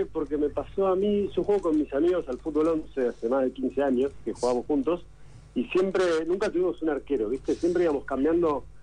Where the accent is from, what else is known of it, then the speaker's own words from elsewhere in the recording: Buenos Aires, Argentina; arrancamos en Buenos Aires porque somos de Buenos Aires